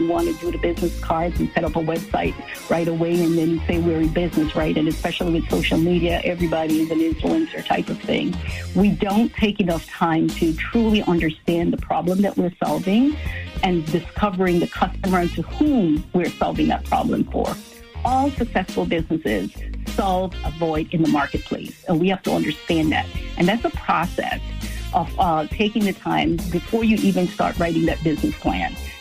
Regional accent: Belize; born or raised there; moved away as an adult; now in United States

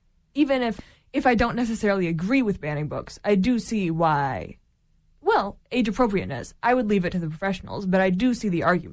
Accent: Chicago, Illinois, United States; I'm from Chicago.

